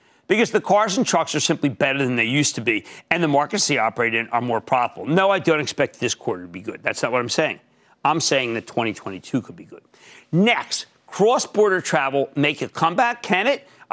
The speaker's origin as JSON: {"language": "English", "region": "New Jersey", "country": "United States", "tie": "born or raised there", "said": "Marcy, in my home state of New Jersey, Marcy."}